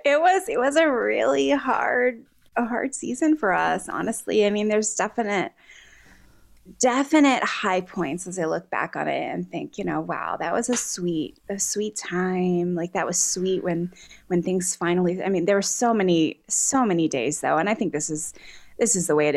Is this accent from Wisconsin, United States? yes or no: no; Pennsylvania, United States; We're both from, he's from New Jersey, I'm from Pennsylvania.